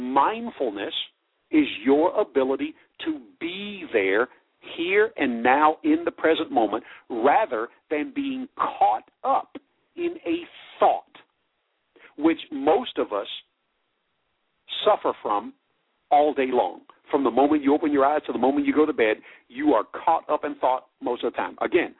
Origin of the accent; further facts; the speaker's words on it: the South, United States; I say y'all. I'm from the South.